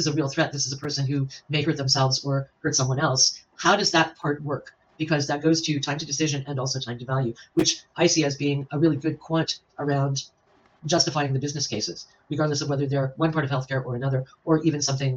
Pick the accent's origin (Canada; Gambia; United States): Canada; For example, I'm Canadian.